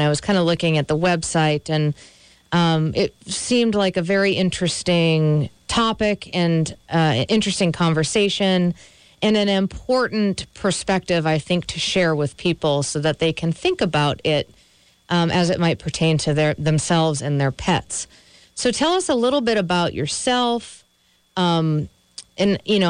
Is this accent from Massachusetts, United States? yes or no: yes; Massachusetts, United States; My home turf, I'm from Massachusetts.